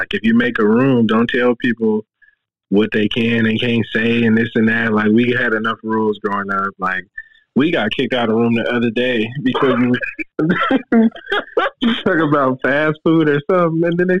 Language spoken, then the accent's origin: English; Oakland, California, United States; Oakland. I'm from East Oakland.